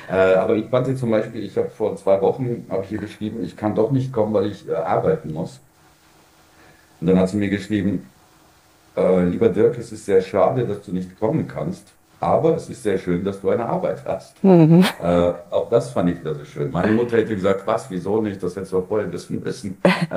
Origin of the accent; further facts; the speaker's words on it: Germany; accent: German; now in Vienna, Austria; ich bin derartig assimiliert, dass es langsam nur noch wirklich mein Akzent ist, der mich zum Deutschen werden lässt. Aber ich bin in allem inzwischen so Wiener und so Österreicher